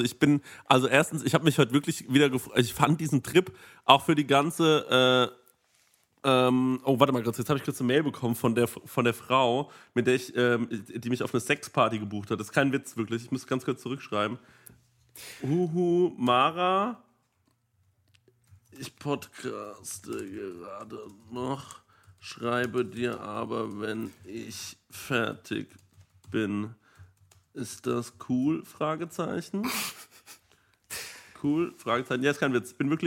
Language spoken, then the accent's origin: German; North Rhine-Westphalia, Germany; wie man das so macht bei uns im Ruhrpott.